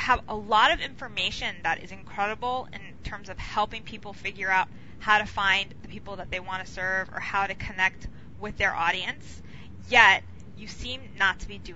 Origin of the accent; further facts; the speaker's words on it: Miami, Florida, United States; I guess growing up in Miami, I've got that Spanish roll the R thing going.